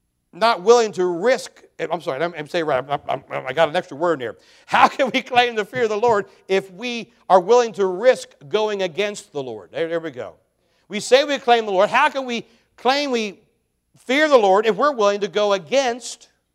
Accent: Snydersburg, Maryland, United States; When I grew up down in Snydersburg

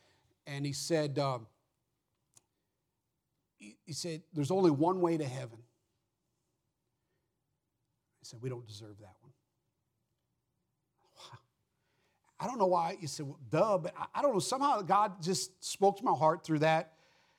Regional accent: United States; But I'm an American.

